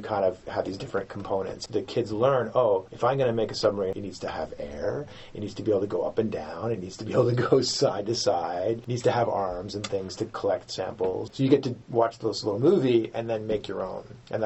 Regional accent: Nova Scotia, Canada; So I'm from Nova Scotia. I work in Halifax.

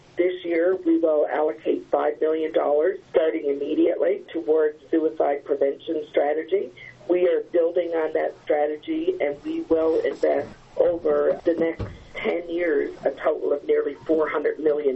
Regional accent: Newfoundland and Labrador, Canada; I grew up in Labrador, as you did. I spent a lot of time on the coast.

